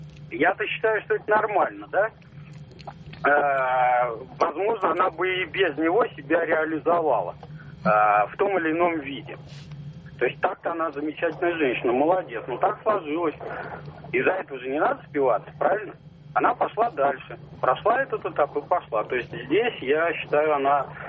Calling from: Moscow, Russia; я из Москвы.

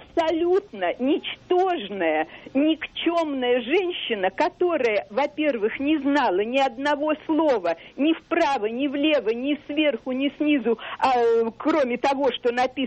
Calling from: Saint Petersburg, Russia; Я звоню из Санкт-Петербурга.

